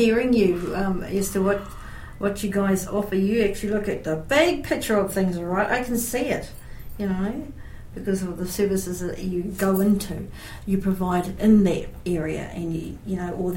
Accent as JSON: {"language": "English", "region": "East Coast", "country": "United States", "said": "where I come from, I'm from the East Coast"}